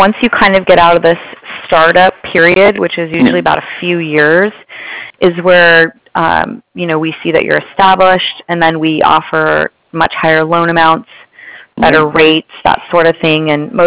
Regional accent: California, United States; California.

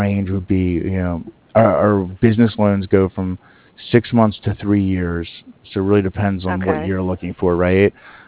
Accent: East Coast, United States; I used to bank with them. I'm from the East Coast.

